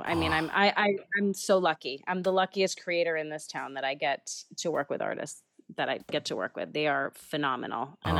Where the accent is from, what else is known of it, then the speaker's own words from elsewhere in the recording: New York City, New York, United States; and I grew up in New York City in the 90s, so that was really fun to write.